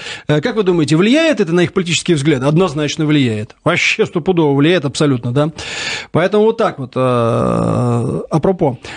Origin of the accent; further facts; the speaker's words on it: Russia; я не грузин, не прибалт, я русский